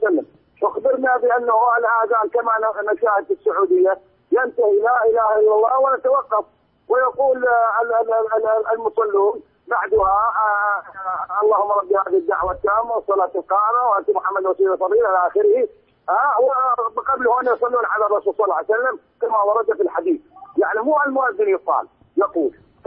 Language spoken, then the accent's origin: Arabic; Iraq; لأن أنا من العراق،